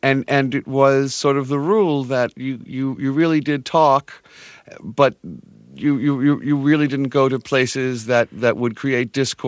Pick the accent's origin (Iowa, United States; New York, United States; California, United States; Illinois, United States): New York, United States; Brooklyn; Well, you know, in our house, as in many houses in the Bruculino of my growing up, food was edible culture.